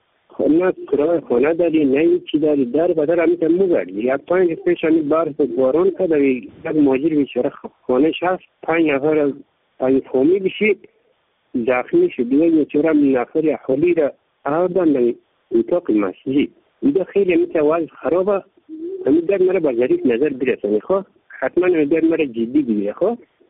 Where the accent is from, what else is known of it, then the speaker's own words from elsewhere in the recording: Baghlan, Afghanistan; also born or lived in Pakistan / Iran; این مهاجرین بغلان مرکزی 4000 خانه از پاکستان و از ایران آمدیم،